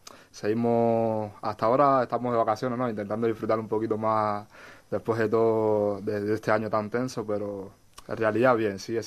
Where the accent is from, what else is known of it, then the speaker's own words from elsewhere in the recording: Artemisa, Cuba; born there; nací en Cuba, en un pueblo llamado Artemisa, muy bonito.